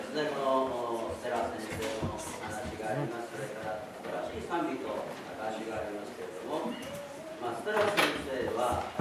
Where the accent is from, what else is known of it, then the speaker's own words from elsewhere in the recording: Hokkaido, Japan; born there; moved away as an adult; also born or lived in Tokyo; 私は1952年北海道で生まれました。19歳の時に、東京に出ました。そこで初めて教会に、大嫌いな教会ですね、行くようになりまして、クリスチャンになりました。